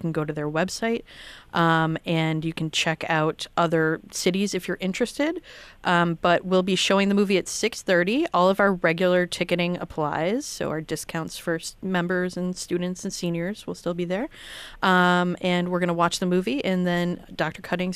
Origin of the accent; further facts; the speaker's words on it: Scotland, United Kingdom; I'm Scottish, so I think that would have been amazing.